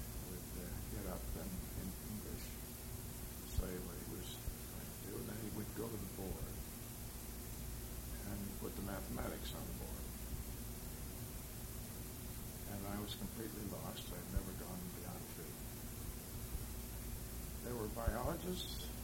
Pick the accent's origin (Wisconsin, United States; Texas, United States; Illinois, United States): Illinois, United States; Chicago; born there; He was born in China and I was born in Chicago.